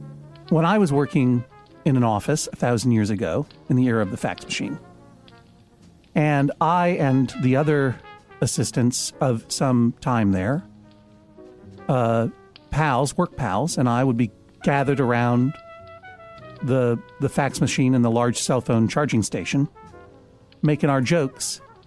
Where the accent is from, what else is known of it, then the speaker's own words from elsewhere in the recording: Columbus, Ohio, United States; I can stare those tornadoes down. I'm from Columbus, Ohio.